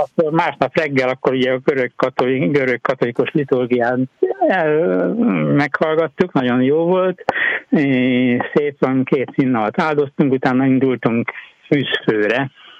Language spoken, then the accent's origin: Hungarian; Székesfehérvár, Fejér, Hungary; Én mivel Székesfehérvárot nevelkedtem, úgyhogy ismerem a várost